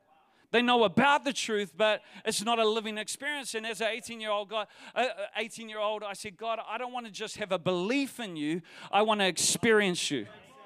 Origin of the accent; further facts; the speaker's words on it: New Zealand; They said, where are you from? I said, I'm from New Zealand.